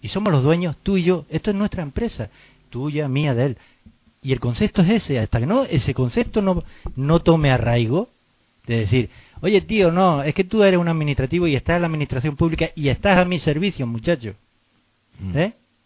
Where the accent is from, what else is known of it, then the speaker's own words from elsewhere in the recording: Spain; España es una empresa que funciona con muchos trabajadores, que somos todos los españoles.